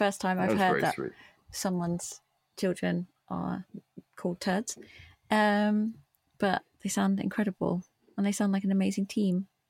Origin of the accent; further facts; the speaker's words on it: United Kingdom; We are British through and through.